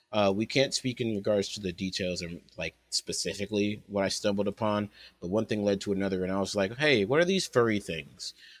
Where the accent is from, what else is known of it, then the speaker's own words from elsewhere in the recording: Indianapolis, Indiana, United States; also born or lived in Jackson, Mississippi; I am from Indianapolis, Indiana, raised in Jackson, Mississippi, moved back to Indianapolis, Indiana. I'm 26.